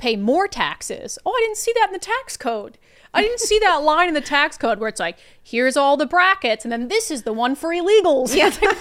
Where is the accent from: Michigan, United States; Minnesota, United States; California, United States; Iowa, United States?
Minnesota, United States; And I mean, we grew up in Minnesota, so Minnesota's certainly more liberal.